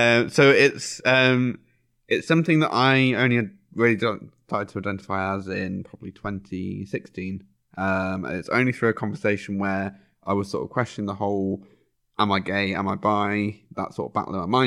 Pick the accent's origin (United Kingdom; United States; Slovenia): United Kingdom; South West England; I remember sort of growing up in Devon